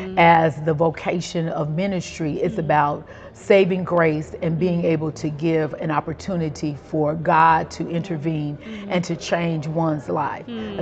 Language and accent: English; Los Angeles, California, United States; I was born here in Los Angeles and have lived here all of my life.